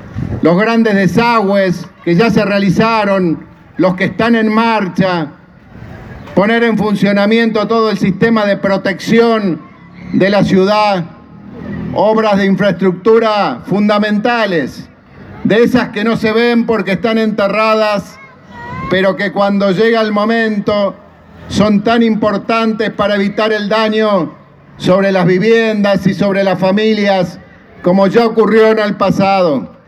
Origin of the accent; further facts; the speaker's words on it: Santa Fe, Argentina; en una ciudad que nos hace sentir orgullosos como santafesinos. Volvemos a tener una gran capital, como se merece esta gran provincia de Santa Fe